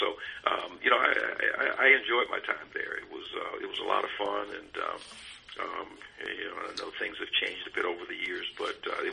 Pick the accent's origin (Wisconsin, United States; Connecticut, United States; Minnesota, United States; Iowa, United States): Wisconsin, United States; Beloit; it was great growing up in Beloit. It's an unusual place. It's kind of a melting pot.